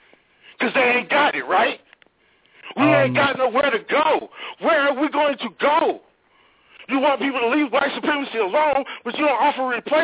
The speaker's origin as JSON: {"language": "English", "town": "Richmond", "region": "California", "country": "United States", "said": "No, I'm not from Nevada. I'm from Richmond, California."}